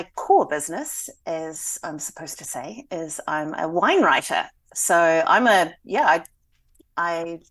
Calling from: Hastings, Hawke's Bay, New Zealand; I'm coming from Hastings City in Hawke's Bay, New Zealand.

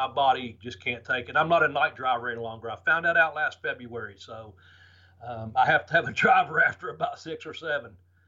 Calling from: Ashland, Kentucky, United States; I'm calling in from Ashland, Kentucky. Ashland. And it's the wasteland, man. I'm just down here in this little fucking coal mining where coal meets iron is what it's known as, Ashland, Kentucky.

